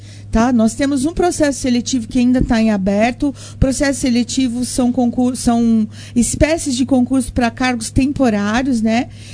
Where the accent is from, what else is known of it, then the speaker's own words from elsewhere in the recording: São Paulo, Brazil; born there; now in Monte Alto, Brazil; Não nasci aqui, nasci em São Paulo, mas me apaixonei por um Monte Altense, vim pra cá e aqui tive minha família.